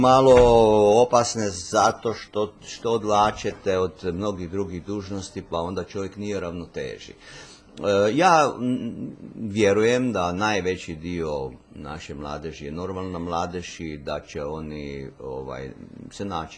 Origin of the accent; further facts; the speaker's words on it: Croatia; accent: Kajkavian; first language Kajkavian; Moj maternji jezik je kajkavski. Tako da ja i danas kad se nađem u svom rodnom mjestu govorim kajkavski, jel?